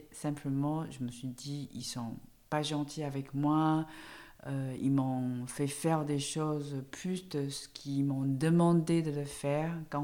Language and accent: French; Taiwan; French is a second language; now in France; Je viens de Taïwan. J'ai 49 ans. Je suis artiste chorégraphe. Je vis en France depuis 28 ans maintenant.